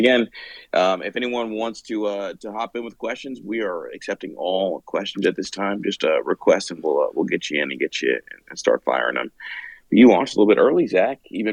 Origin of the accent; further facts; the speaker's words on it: Atlanta, Georgia, United States; born there; I was born in Atlanta and really Georgia Tech fan.